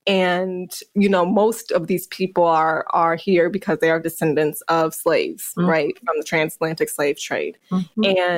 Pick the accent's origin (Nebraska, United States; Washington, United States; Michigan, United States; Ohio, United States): Michigan, United States; Grand Ledge; I grew up in a very suburban, very white part of Michigan called Grand Ledge.